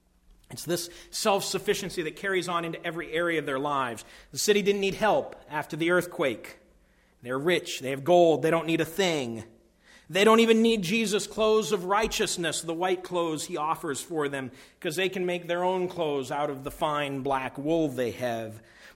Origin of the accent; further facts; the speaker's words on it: New England, United States; We're all New Englanders, and I'm from New England, so I can say this.